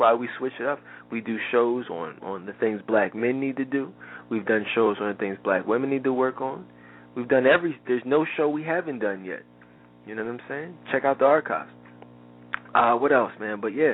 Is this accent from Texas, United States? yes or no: no; Philadelphia, Pennsylvania, United States; I'm from Philly, Dre's from New York, Virgil's from Colorado.